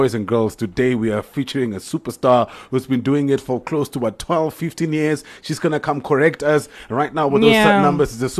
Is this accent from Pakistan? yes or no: no; Walvis Bay, Erongo, Namibia; ask you that same question because I'm also from Wofish Bay and I know that situation.